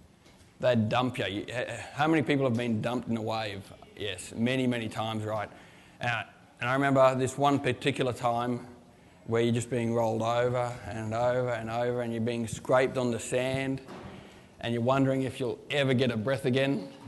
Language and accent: English; Yeppoon, Queensland, Australia; we're from Yeppoon, you know, if we get a swell coming in this high, we've got our surfboards and the roof racks and we're heading out